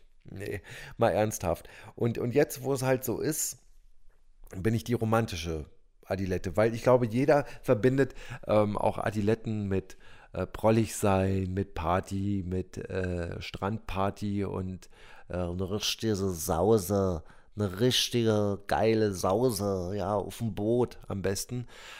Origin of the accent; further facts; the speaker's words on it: Berlin, Germany; Also wir sind gemeinsam mehr oder weniger hier aufgewachsen. oh Gott, aufgewachsen in Berlin, ne?